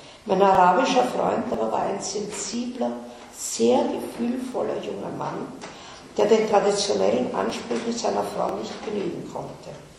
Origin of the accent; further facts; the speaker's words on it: Austria; Und da sind wir Österreicher, bei uns war kein Jude dabei